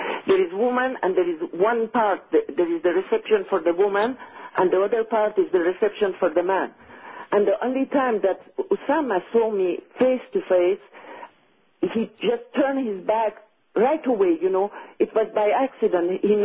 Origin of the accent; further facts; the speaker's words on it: Lausanne, Vaud, Switzerland; My mother was from Persia, but my father is Swiss, and I was born in Lausanne, Switzerland, and I lived always in Switzerland.